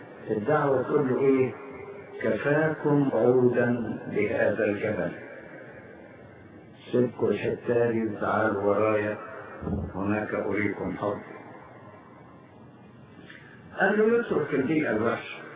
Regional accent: Egypt; احنا نشكر الله ان بلادنا مصر كانت من بين هذه الامكنه

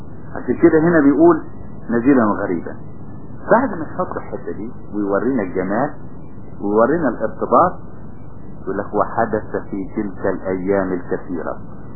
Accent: Egypt; يمكن بتلاحظوا عندنا في مصر يقولك هذا الطريق لا يدخله الاجانب

